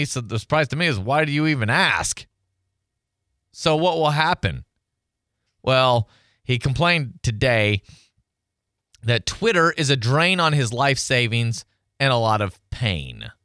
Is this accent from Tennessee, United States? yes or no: yes; Tennessee, United States; Growing up in Tennessee, it was the same thing.